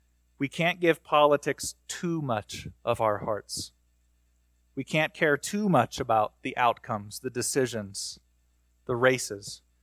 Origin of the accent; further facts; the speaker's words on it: Ohio, United States; I grew up in, and I was born in Ohio.